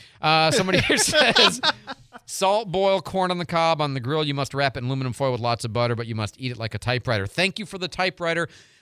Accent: Iowa, United States; born there; I was born in Iowa.

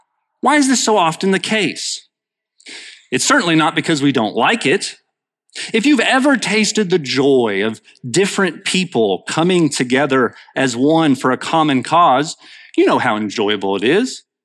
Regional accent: Cynthiana, Kentucky, United States; When I was in high school, Extreme Home Makeover came to my hometown of Cynthiana.

